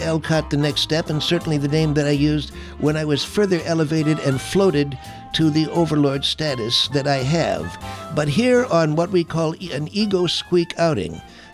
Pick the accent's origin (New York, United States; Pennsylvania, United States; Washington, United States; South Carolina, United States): Pennsylvania, United States; now in California, United States; But I hail from Western Pennsylvania, came to California in the early 1980s.